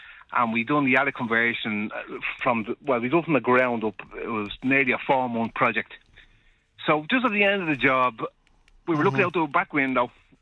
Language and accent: English; Baldoyle, Leinster, Ireland; We grew up in Baldoyle.